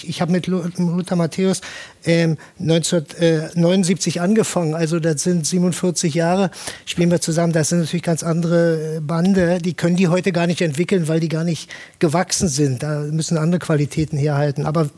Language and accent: German; Berlin, Germany; Ich bin als Berliner